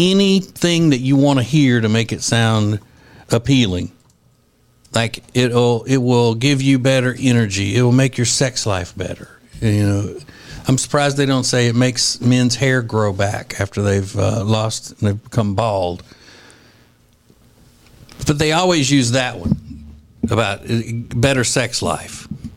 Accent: United States; I'm an American.

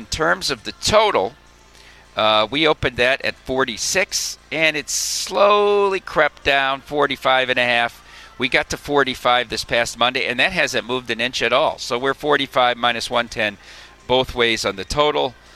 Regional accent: Dubuque, Iowa, United States; born there; I was born in Dubuque, Iowa, so naturally my dad was a huge Chicago sports fan

